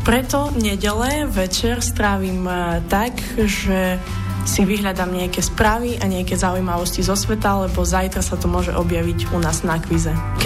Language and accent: Slovak; Uzhhorod, Zakarpattia Oblast, Ukraine; now in Slovakia; Pochádzam z Užhorodu, ale na Slovensko som chodila dosť často ako decko, pretože môj detko bol Slovák.